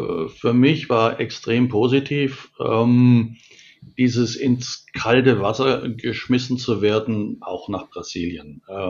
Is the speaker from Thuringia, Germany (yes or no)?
no; Nuremberg, Bavaria, Germany; im Großraum Nürnberg, wo ich herkomme